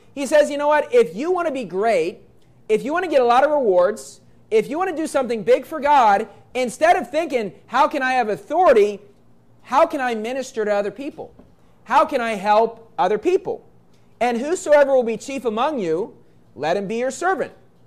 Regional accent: Philippines; probably, you know, over half the boys growing up in the Philippines at around my age, they had a dream of the same dream I had of being Michael Jordan

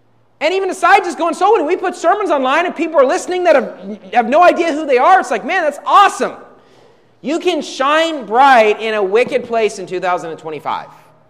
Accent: West Virginia, United States; And I grew up in West Virginia. I didn't grow up in San Francisco or New York City.

